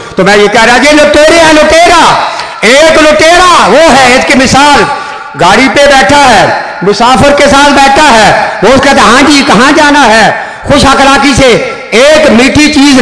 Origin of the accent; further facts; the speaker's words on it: Charanda, Punjab, Pakistan; میرا تعلق چرنڈا سے ہے, چرنڈا مولانا شہابادی جانتے ہیں, چناب نگر کے بعد سب سے زیادہ کثرت سے قادیانی وہاں ہے.